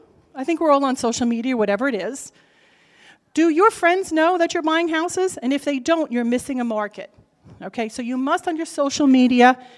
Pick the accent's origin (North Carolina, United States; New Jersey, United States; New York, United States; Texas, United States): New Jersey, United States; accent: New Jersey; or if you didn't hear me in my New Jersey accent